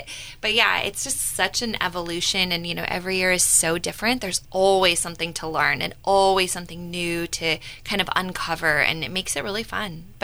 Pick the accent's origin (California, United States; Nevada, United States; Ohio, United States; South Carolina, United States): Nevada, United States; Reno; I'm from the Reno, Lake Tahoe area. I went to school at UNR for college